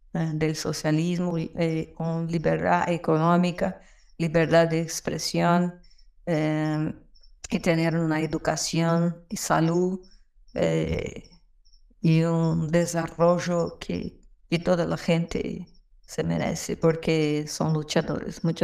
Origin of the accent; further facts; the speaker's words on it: São Paulo, Brazil; Soy de San Pablo.